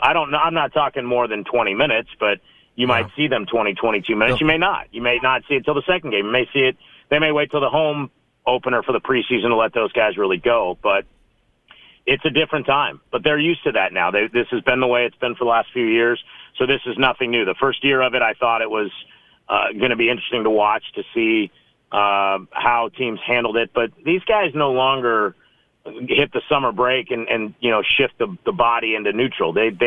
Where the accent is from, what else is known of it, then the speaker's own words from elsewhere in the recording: Las Vegas, Nevada, United States; the football team I grew up watching in Vegas